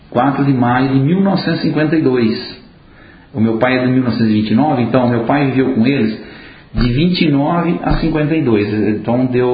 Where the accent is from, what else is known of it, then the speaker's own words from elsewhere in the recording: Santo Antônio da Alegria, São Paulo, Brazil; born there; Aí eles compraram a fazenda lá Santo Antônio da Alegria, onde eu nasci.